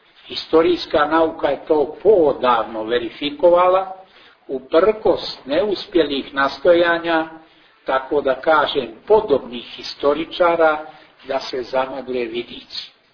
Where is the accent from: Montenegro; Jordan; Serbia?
Montenegro; Nigdje kao kod nas u Crnoj Gori nisu tako intenzivno i snažno isprepletene istorija naroda, istorija crkve i istorija države.